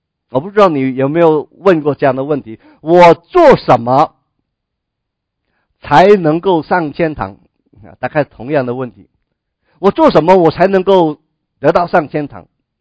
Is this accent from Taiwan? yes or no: no; China; 特别我们中国人都在这方面是非常非常有这个的观念的哈